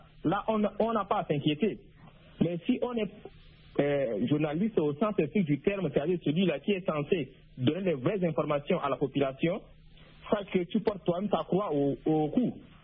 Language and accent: French; Chad; now in Maroua, Cameroon; Et même si je suis à Maroua, je suis d'abord tchadien, je viens du Tchad.